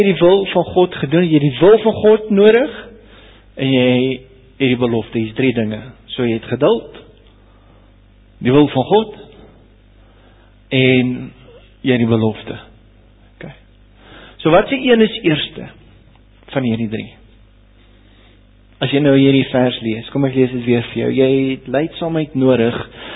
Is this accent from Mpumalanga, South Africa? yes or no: yes; Sabie, Mpumalanga, South Africa; So ons is daar van Sabie af, jy weet, en dit is bietjie groener daar so